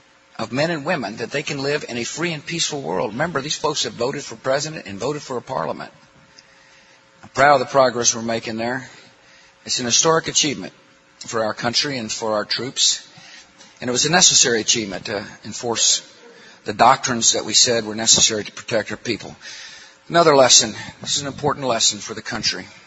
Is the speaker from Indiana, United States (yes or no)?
no; Midland, Texas, United States; growing up in Midland, Texas, we all felt pretty secure as a kid